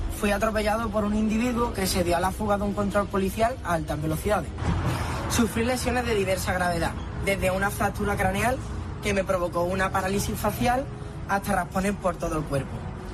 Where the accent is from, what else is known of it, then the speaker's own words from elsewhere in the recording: Huelva, Andalusia, Spain; soy de Huelva, tengo 20 años y estudio tercero de periodismo en la Universidad de Extremadura.